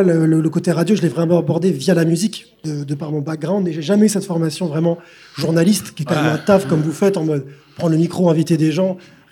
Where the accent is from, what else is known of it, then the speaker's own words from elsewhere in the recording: Paris, Île-de-France, France; now in Montpellier, France; Moi, je suis à Montpellier depuis longtemps, mais je suis de Paris à la base.